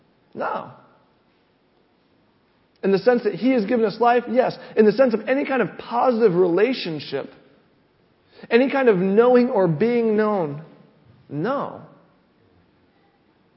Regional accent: England, United Kingdom; I'm English. I got confirmed in the Church of England. Yeah, I'm a Christian.

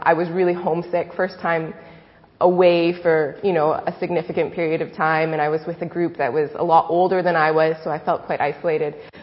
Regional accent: Ontario, Canada; I'm Canadian, so I was born and raised just outside Toronto, Ontario. And I grew up in a Christian family

